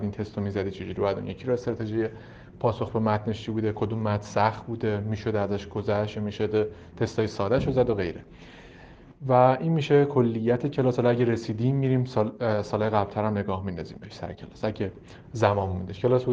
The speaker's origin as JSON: {"language": "Persian", "country": "Iran", "moved": "as an adult", "said": "دیگه از اون موقع از ایران اومدم، این کارشناسی ارشد دومم ایران نبود"}